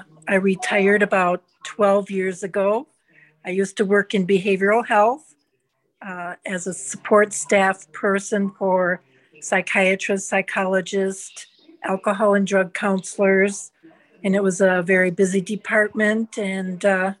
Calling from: Wisconsin, United States; I'm calling from Wisconsin. Okay. Northern Wisconsin, about an hour and a half north of Green Bay.

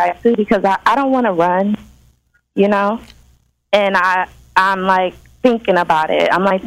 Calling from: California, United States; I'm calling from California.

